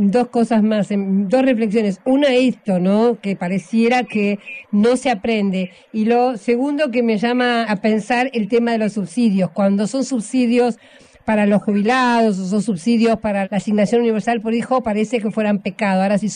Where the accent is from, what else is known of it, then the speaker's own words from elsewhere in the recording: Argentina; uno siente mucho orgullo de ser argentino